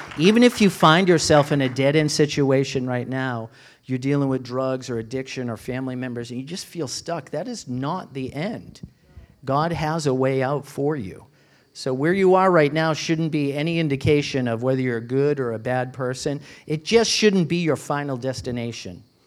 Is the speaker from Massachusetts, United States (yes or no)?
yes; Braintree, Massachusetts, United States; I remember I grew up in Braintree, you guys, and when I was in high school, I was a musician, and we rented some rehearsal space in Brockton.